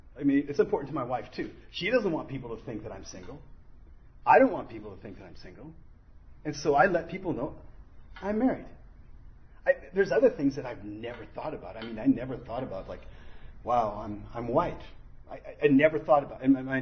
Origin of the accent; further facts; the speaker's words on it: Germany; also born or lived in Austria; I grew up in Germany and Austria as a child, so I could speak a little bit of German from the times that we were there